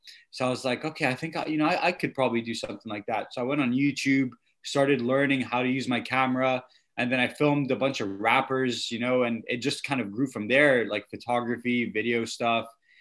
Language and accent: English; Oman; moved away as an adult; now in Scotland, United Kingdom; So I'm originally from Oman. I moved to Scotland when I was 18. So I'm 28 now, so that's about 9-10 years I've been in Scotland.